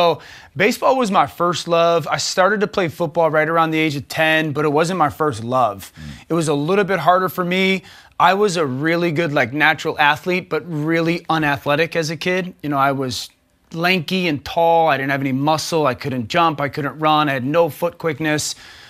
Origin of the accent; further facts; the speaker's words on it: Shelton, Connecticut, United States; I grew up in Shelton, Connecticut. High school football is a big deal.